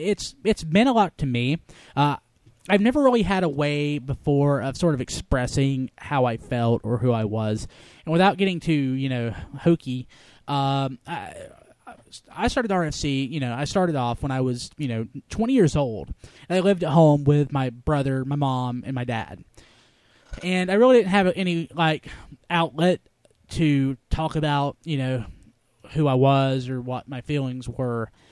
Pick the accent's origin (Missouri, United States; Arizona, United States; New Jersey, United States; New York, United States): New Jersey, United States; It's like, I'm from New Jersey.